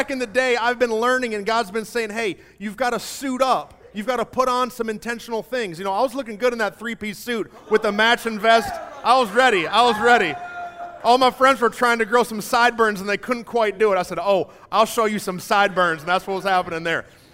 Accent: Michigan, United States; I grew up in Michigan.

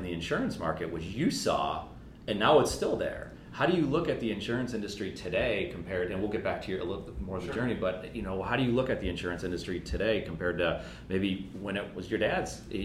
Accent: Charlotte, North Carolina, United States; He happened to be from Charlotte. I was from Charlotte.

